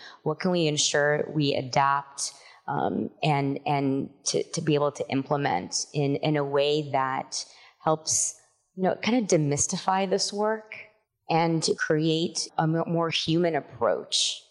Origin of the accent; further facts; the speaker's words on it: California, United States; I grew up in California, and we're driving on the freeway, and I see a little sign that says little Bangladesh. I'm Bengali and Indian